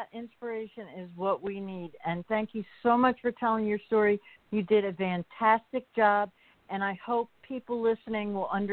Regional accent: New Jersey, United States; from New Jersey, a counselor, advocate, and life coach.

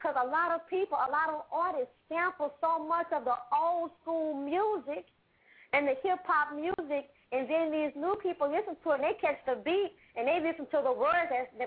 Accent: Houston, Texas, United States; Yes, I was born and raised in Houston, and that is where I am now.

